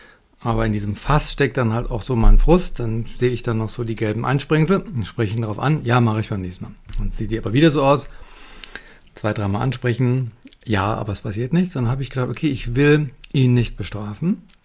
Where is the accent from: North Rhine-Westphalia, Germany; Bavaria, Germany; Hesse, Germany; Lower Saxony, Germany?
Hesse, Germany; Büttelborn; Ich komme aus Büttelborn.